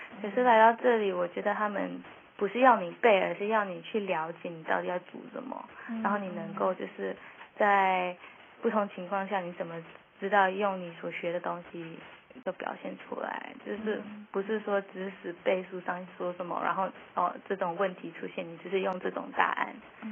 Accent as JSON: {"language": "Chinese", "country": "Singapore", "tie": "born or raised there", "said": "当然很想留在新加坡，因为家人都在那儿。然后，反正我从小就在那边长大，所以就是已经很习惯那个地方。"}